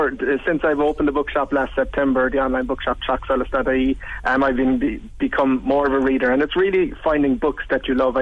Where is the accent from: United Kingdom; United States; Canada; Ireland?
Ireland; Yes, we claim him as Irish.